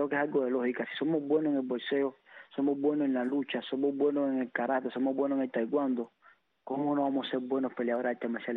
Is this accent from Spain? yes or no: no; Santiago de Cuba, Cuba; un gran saludo para toda Cuba y para Santiago de Cuba, mi pueblo